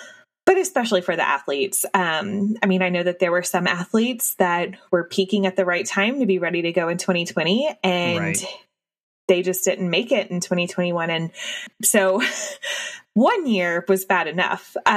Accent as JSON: {"language": "English", "country": "United States", "said": "I'm always outing ourselves as, or at least myself as being very self-centered as an American"}